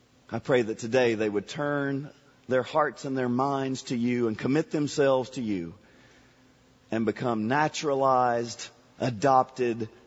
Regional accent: Kentucky, United States; I grew up in Kentucky. I learned a little phrase of personal morality.

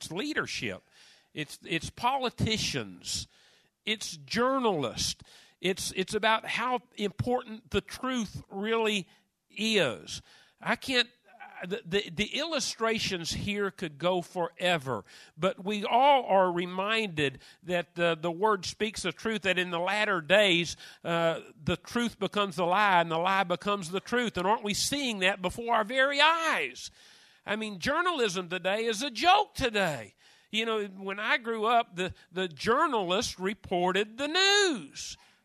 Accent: United States; I remember growing up in America and being very, very proud that we weren't like the Soviet Union

